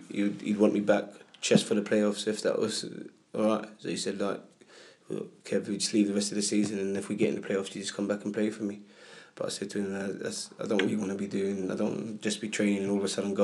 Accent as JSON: {"language": "English", "town": "Hackney", "region": "London", "country": "United Kingdom", "tie": "born or raised there", "said": "I grew up in Hackney and I was in Leighton myself"}